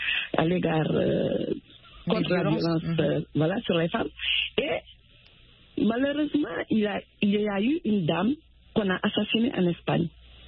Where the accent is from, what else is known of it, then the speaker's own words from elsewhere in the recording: Senegal; also born or lived in Italy; Ben, je viens du Sénégal.